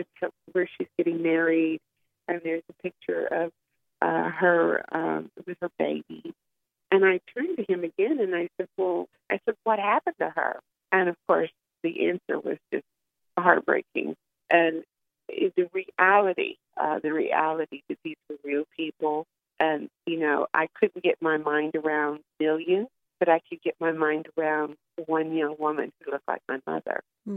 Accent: United States; I'm a boomer. I'm American.

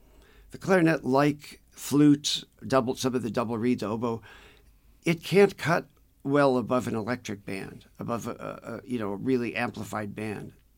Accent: Garfield Heights, Ohio, United States; I grew up in Garfield Heights, Ohio.

